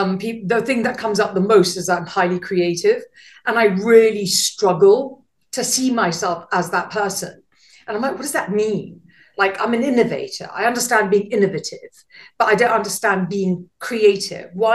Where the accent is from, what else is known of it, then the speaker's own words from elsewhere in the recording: India; I was saying to you before we came on that as an Indian, nobody cared about creativity.